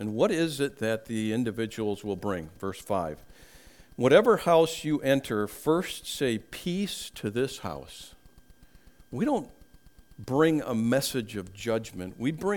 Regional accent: Minnesota, United States; moved away; You know, I come from Minnesota, and our greetings are, you know, pretty quick. At least mine were always. You know, when I moved to the South

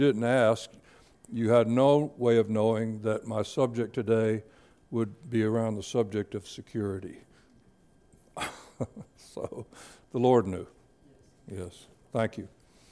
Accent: Florida, United States; now in Pennsylvania, United States; Alan, I'm not from Pennsylvania. I live in Pennsylvania. I'm from Florida.

